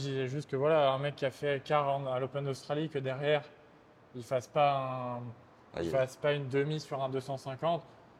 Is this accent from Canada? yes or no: no; France; accent: French; J'ai un accent français bien dégueu, mais sinon je suis pas si mal.